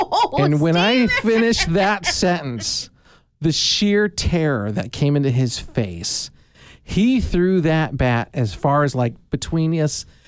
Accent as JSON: {"language": "English", "town": "Chicago", "region": "Illinois", "country": "United States", "said": "I'm from Chicago."}